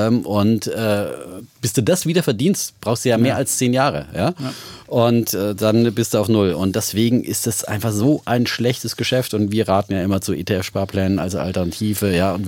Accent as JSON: {"language": "German", "region": "Bavaria", "country": "Germany", "said": "Und ich komme ja aus Bayern"}